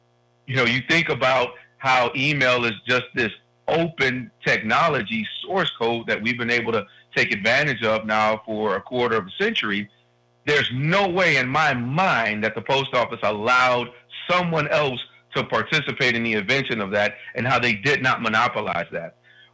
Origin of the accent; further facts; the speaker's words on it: Detroit, Michigan, United States; I'm from Detroit originally, and so the big three, Chrysler, General Motors, you know, those were jobs